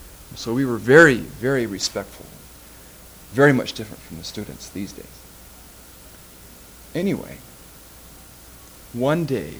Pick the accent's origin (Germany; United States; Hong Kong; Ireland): Germany; As you can tell from my accent, I was born in Germany. And I lived there and went to school there.